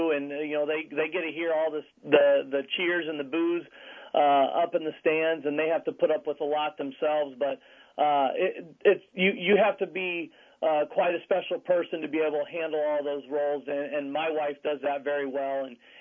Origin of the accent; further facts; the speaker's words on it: Aledo, Illinois, United States; And growing up in Aledo with WRMJ and really that being the sports voice down there